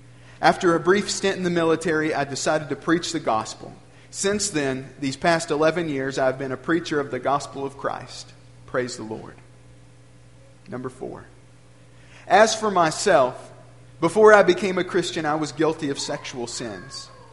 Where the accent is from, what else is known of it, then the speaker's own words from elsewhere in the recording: Alabama, United States; I grew up in North Alabama, one of seven children of a gospel preacher and godly family. They sent us to Athens Bible School